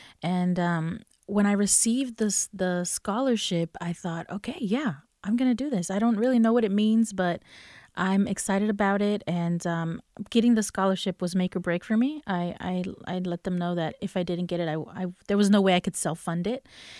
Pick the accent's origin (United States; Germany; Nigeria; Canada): United States; Durham, North Carolina; So I grew up here in Durham. Durham is all I knew growing up, and went through Durham Public Schools.